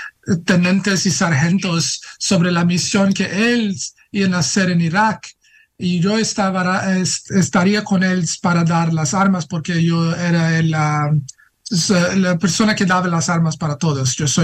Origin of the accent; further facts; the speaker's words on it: Brazil; Spanish is a second language; Yo soy latino, soy brasileño. Yo sé que muchas personas parecen que soy como Middle Eastern.